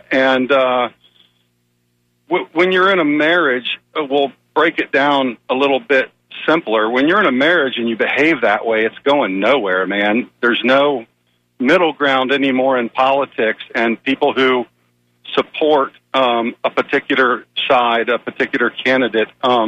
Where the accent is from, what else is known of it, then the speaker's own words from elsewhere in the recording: United States; his message is, to me, a lot closer to what I, as an American, somebody that defended our country